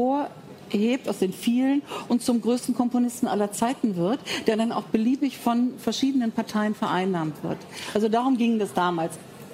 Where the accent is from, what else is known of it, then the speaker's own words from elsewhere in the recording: Bonn, North Rhine-Westphalia, Germany; Als ich klein war, als ich Kind war, bin ich in Bonn zur Schule gegangen, Kindergarten und groß geworden.